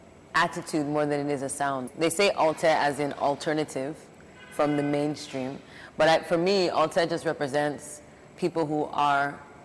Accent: Toronto, Ontario, Canada; So I grew up in Toronto. My parents immigrated to Canada.

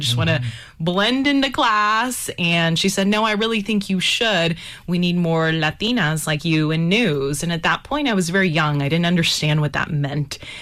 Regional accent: Dallas, Texas, United States; Born and raised in Dallas, Texas. Yes, I'm a Dallas Cowboys fan.

